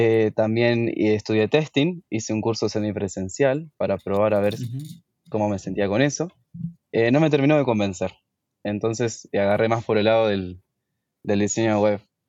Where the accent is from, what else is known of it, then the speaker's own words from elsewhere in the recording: Uruguay; Soy de Uruguay